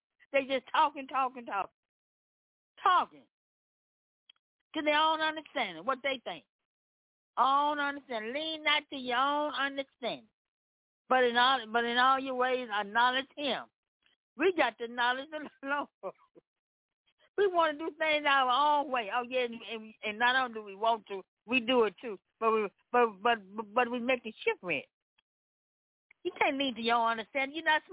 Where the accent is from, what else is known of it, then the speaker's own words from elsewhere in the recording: Memphis, Tennessee, United States; And I come from Memphis, Tennessee.